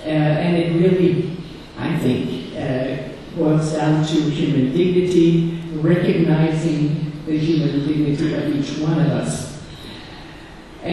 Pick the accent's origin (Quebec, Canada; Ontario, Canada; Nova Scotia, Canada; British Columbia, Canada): Quebec, Canada; English is a second language; I'm from Canada, from Quebec. The discourse in my part of the world is rather, what we get yes to mention, is secularism.